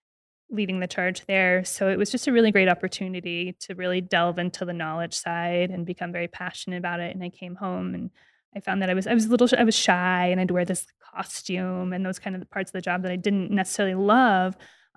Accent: Las Vegas, Nevada, United States; So I'm born and raised in Las Vegas. Both my parents were born here.

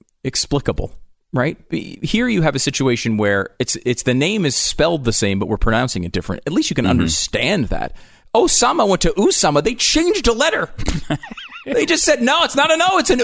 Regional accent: Canada; If you listen, as a Canadian sports celebrity, I do quite often to Toronto Blue Jays games on the radio

